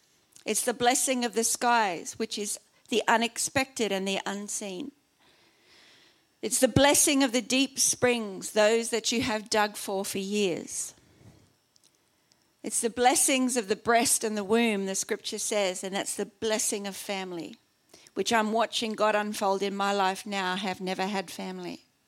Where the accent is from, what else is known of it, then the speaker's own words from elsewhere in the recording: Australia; And I'm an Aussie chick.